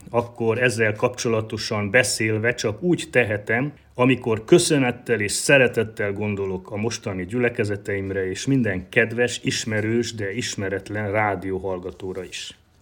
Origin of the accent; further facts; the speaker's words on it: Csókfalva, Mureș County, Romania; ahol felnőttem és ahol elindultam papi pályán felé